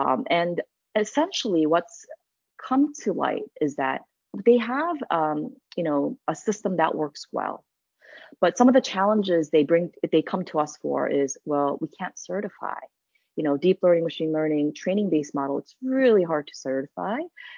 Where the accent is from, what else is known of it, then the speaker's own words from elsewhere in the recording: South Korea; first language Korean; English is a second language; also born or lived in New York / Connecticut / Hong Kong; also lived over, overseas, Hong Kong, South Korea is my home country, my mother tongue as well.